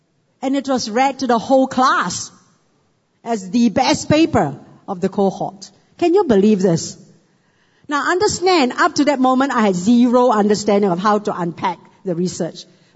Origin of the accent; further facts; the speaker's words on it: Malaysia; I'm from Malaysia. I'm a PR here.